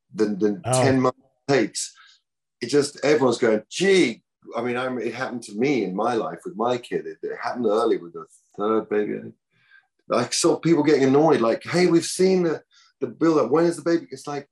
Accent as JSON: {"language": "English", "region": "England", "country": "United Kingdom", "lives_now": "United States", "said": "I think the being English, you know, always it's good fun, especially being here in America"}